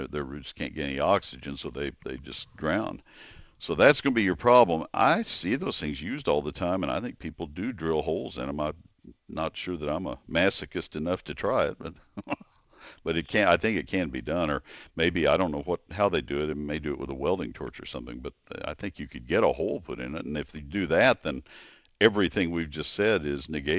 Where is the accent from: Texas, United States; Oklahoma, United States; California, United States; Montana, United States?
Texas, United States; College Station; I grew up in College Station, and I had a nursery in high school.